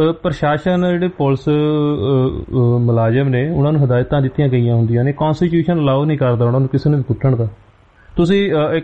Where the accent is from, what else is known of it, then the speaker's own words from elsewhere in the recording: Punjab, India; ਅਸੀਂ ਪੰਜਾਬ ਦੇ ਲੋਕ ਤਾਂ ਹਜੇ ਡੰਡਿਆਂ ਤੋਂ ਡਰ ਕੇ ਬੈਠ ਰਹੇ ਹਾਂ ਬੇਸ਼ੱਕ